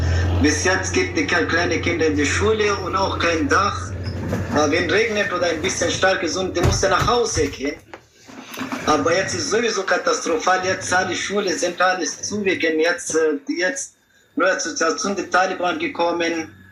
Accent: Laghman, Afghanistan; German is a second language; ich bin in Afghanistan, in Lachmann geboren.

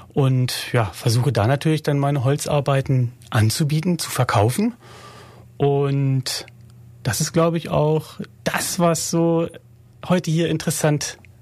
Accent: Northern Germany, Germany; Tischler, ich komme aus Norddeutschland, da ist der Schreiner Tischler.

